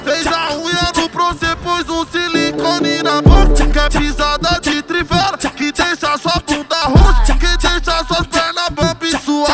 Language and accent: Portuguese; São Paulo, Brazil; Aê, um forte abraço aí pra minha quebrada, Zona Leste. Itaim Paulista, Jardim São Carlos.